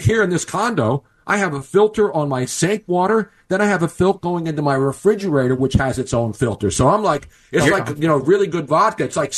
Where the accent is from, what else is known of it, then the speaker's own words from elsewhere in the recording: Philadelphia, Pennsylvania, United States; You know, growing up in Philly, you drank out of a hose in the summer when you were a kid.